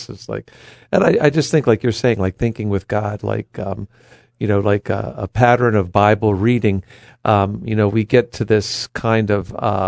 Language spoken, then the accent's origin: English; Baltimore, Maryland, United States; Yeah, well, I mean, I'm from Baltimore, so I remember the one year that the Baltimore Bullets played the Milwaukee Bucks.